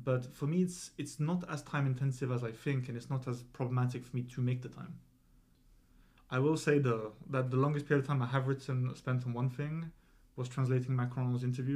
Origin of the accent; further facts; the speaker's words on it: Croydon, London, United Kingdom; I'm from Croydon, I don't actually care. I've got the double affliction of being from Croydon and French.